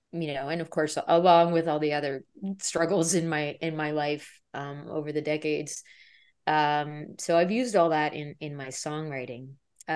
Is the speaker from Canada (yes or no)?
yes; Atlantic Canada, Canada; also born or lived in Florida, United States; But I guess I can't really call myself a Southern girl because I grew up in East Coast Canada for the most part. But yeah, that's where I started my life.